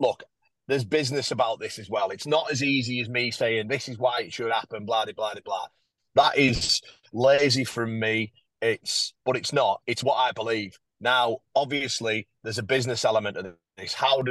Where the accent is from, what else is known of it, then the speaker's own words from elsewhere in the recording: North West England, United Kingdom; Because we're tribal people. We're proud to be Cumbrian. You go on holiday, where are you from? Cumbria.